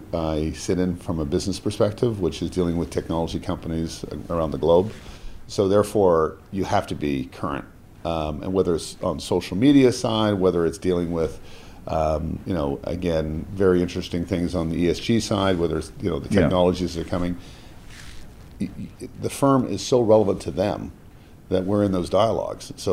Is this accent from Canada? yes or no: yes; Canada; So, yes, I'm incredibly proud Canadian.